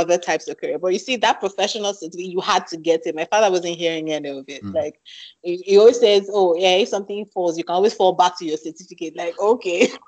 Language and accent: English; Nigeria; you have to understand the pressure of growing up in Nigeria